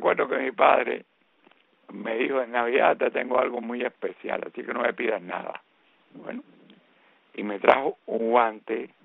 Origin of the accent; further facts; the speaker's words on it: Las Villas, Cuba; tú sabes que yo soy de Las Lomas, de ¿cómo se llama esto? De Las Villas